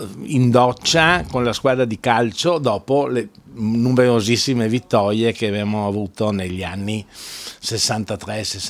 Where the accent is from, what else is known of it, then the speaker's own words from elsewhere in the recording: Venice, Veneto, Italy; io ho vissuto i primi 24 anni della mia vita a Venezia e quindi è la mia città natale, quindi sono sono veneziano, mi considero un veneziano.